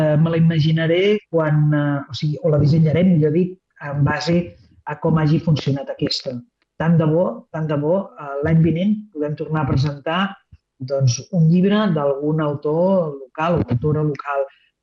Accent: Vilafranca del Penedès, Catalonia, Spain; born there; Jo recordo quan estava a Vilafranca vivint, perquè com tothom sap jo vaig néixer a Vilafranca

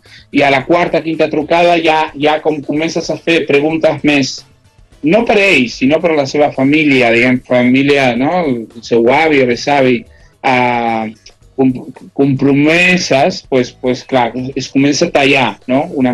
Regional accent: Mar del Sur, Buenos Aires Province, Argentina; Catalan is a second language; now in Spain; jo soc argentí, vaig criar, bueno, en un poble a Mar

